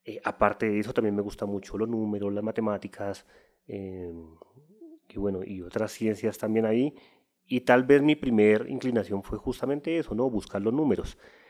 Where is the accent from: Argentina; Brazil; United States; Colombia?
Colombia; Popayán, Cauca; Comencé a estudiar literatura en la Universidad del Cauca, yo soy de Popayán